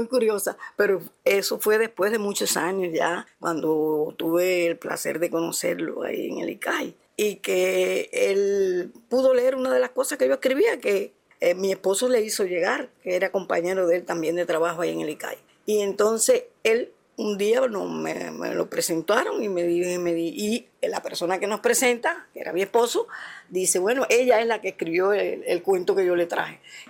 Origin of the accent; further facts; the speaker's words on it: Granma, Cuba; Dos Ríos está muy cerca de mi pueblo. Incluso pertenecí entonces a ese municipio.